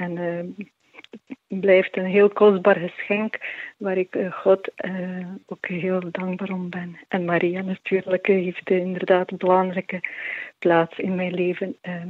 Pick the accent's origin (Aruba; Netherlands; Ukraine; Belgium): Ukraine; moved away; Ik ben afkomstig uit Oekraïne, dus we zijn eigenlijk in jaren voor jaren 90. Ik ben dan opgegroeid en we zijn eigenlijk deel van de Grieks-Katholieke kerk